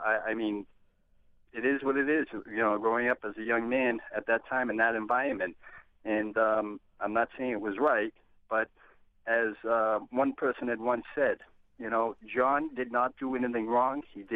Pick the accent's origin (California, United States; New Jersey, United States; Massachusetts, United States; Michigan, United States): Massachusetts, United States; Boston; as a young kid growing up in the projects and growing up in South Boston, I got involved in criminal activities.